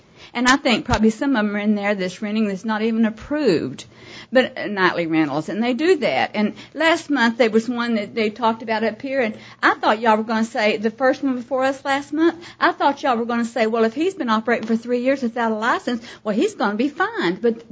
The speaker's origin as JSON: {"language": "English", "region": "Arkansas", "country": "United States", "also_born_or_lived": "Denver", "lives_now": "Branson, United States", "said": "we came here from Denver to retire in Branson, Missouri. I'm close to Arkansas, where I'm from, to my children."}